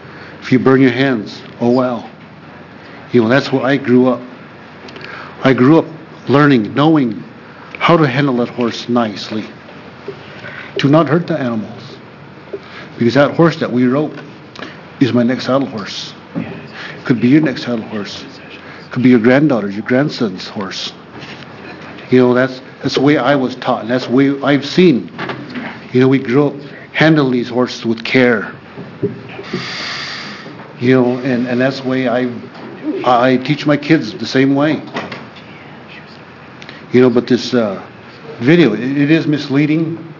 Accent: United States; I am from the Fort McDermott Paiute Shoshone Tribes of McDermott and Oregon.

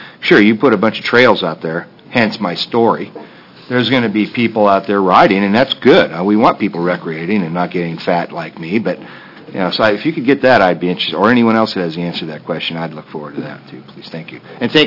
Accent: Iowa, United States; all the way from my hometown. And I don't even know where it starts, but it follows the rivers all the way to Des Moines. It's 70 miles away, going through rural Iowa

